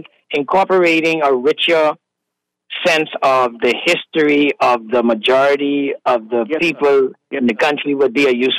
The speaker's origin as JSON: {"language": "English", "country": "Bahamas", "said": "I come from the Bahamas, and you asking me, and I'm telling you that ain't necessary."}